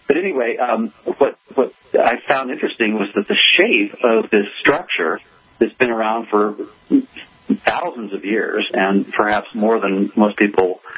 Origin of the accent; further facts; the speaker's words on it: Livermore, California, United States; I grew up in Livermore, California, and my dad was a supervisor on a cyclotron.